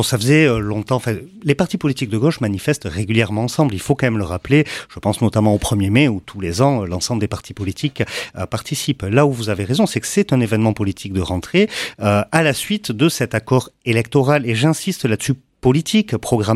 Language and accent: French; Orthez, Nouvelle-Aquitaine, France; je suis originaire du sud-ouest des Pyrénées-Atlantiques, plus précisément d'une ville de 10 000 habitants qui s'appelle Orthès